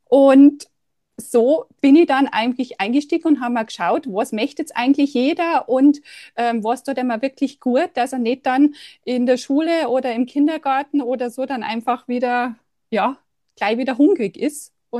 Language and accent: German; Bavaria, Germany; Wie man hört, komme ich aus Bayern. Ich hoffe, man versteht mich.